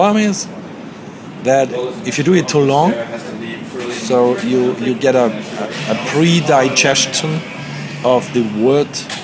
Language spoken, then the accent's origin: English; Bavaria, Germany; English is a second language; Whereas I have to say, in Germany, if somebody approaches you in Germany, and I'm from Bavaria